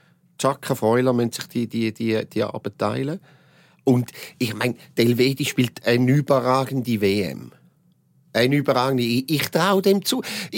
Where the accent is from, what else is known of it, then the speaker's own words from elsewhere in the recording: Switzerland; Die Chance kommst du nicht häufig über im Leben, als Schweizer Fußballer erst recht nicht.